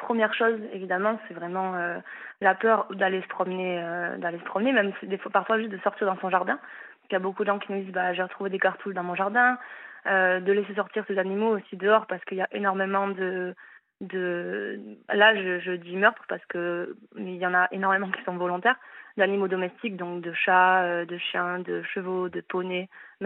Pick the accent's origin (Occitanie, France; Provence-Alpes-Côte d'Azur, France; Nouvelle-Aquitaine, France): Occitanie, France; now in Barcelona, Spain; j'ai 27 ans, je suis originaire de l'Aveyron, mais je vous appelle de Barcelone où j'habite actuellement.